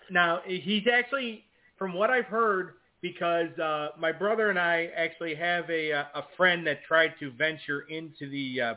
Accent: Buffalo, New York, United States; Of course, Daniel and I grew up in Buffalo.

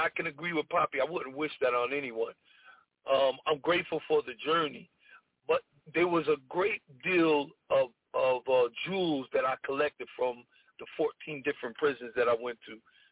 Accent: New Jersey, United States; Jersey, you know, I'm from Jersey, but that ain't my name.

